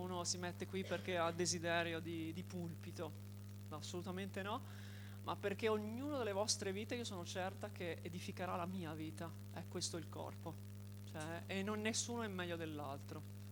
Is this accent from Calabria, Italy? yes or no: no; Tuscany, Italy; io sono toscana, si sentirà dal mio accento. Nel 2016 sono arrivata qua